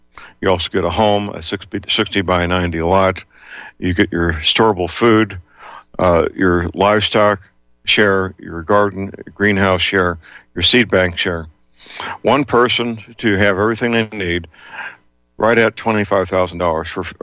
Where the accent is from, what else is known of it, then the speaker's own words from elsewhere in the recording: St. Louis, Missouri, United States; I'm a two-hour drive from things I visit in St. Louis, my hometown, and it's a reasonable drive.